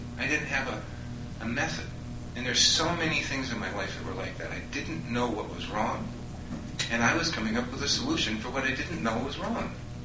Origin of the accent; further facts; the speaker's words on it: Massachusetts, United States; I'm from Massachusetts. And I ought to be talking like this because I'm from Massachusetts